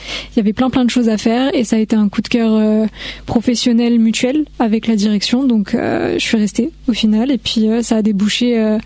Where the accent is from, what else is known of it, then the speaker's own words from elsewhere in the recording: Ozoir-la-Ferrière, Île-de-France, France; Pas tous, moi je suis d'Ozoir, la Ferrière.